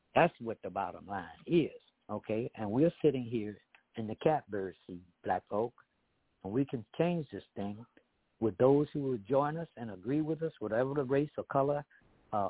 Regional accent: Washington, District of Columbia, United States; moved away as an adult; now in Miami, United States; And when I came down here to Miami, Florida, I was from Washington, D.C., y'all.

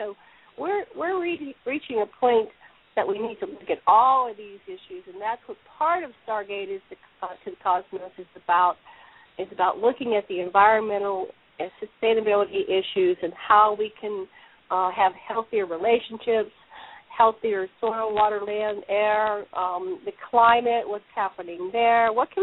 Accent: Pennsylvania, United States; moved away; When I grew up in Pennsylvania, and I haven't been there for almost 20 years now

